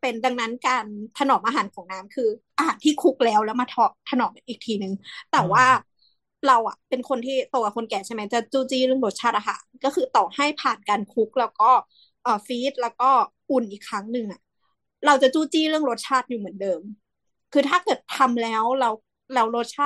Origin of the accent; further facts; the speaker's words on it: Sing Buri, Thailand; ที่บ้านเราเราเป็นคนภาคกลางใช่ไหมคุณสิงห์บุรี